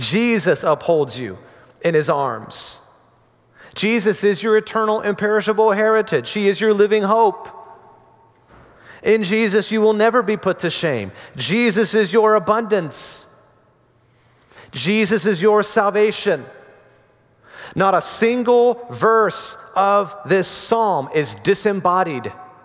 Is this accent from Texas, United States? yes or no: no; Florida, United States; I'm from Florida, it's no big deal.